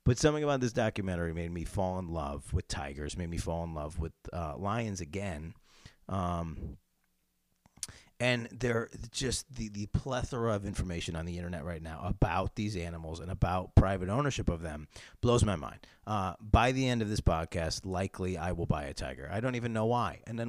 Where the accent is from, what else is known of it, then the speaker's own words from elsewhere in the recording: Syracuse, New York, United States; But I grew up in Syracuse, New York, and down the street in Chittenango was the same thing as a guy who owned a private zoo.